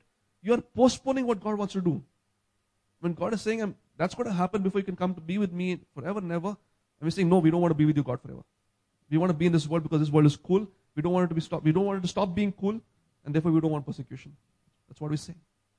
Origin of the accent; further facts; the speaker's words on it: Hyderabad, Telangana, India; I'm from Hyderabad, and then in Hyderabad, we were a pretty cool place, a very hospitable place, if I had to say.